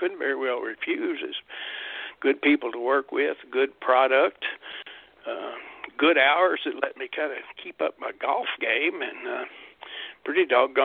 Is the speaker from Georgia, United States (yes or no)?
no; Paducah, Kentucky, United States; Well, I grew up in Paducah, Kentucky, all right, down in a little western corner of the state.